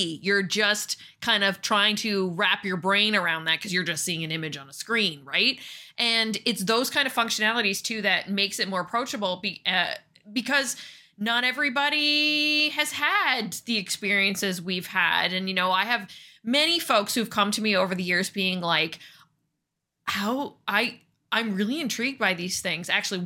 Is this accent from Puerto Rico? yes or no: no; Canada; We're Canadian, right?